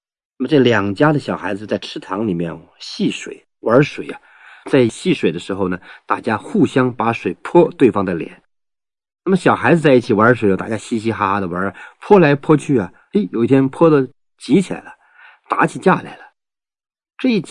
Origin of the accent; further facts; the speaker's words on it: Northeast China, China; 我记得我在我老家，我们在东北老家呀，我们家乡里面